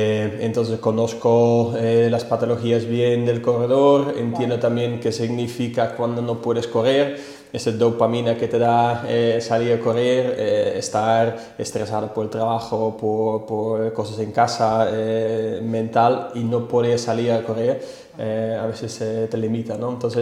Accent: Netherlands; Spanish is a second language; Yo soy de Holanda

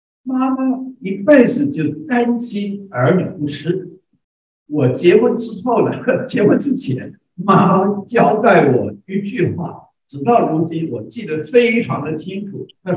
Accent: China; 对于我们中国人吃的稀饭啊，他们简直是不容入口。

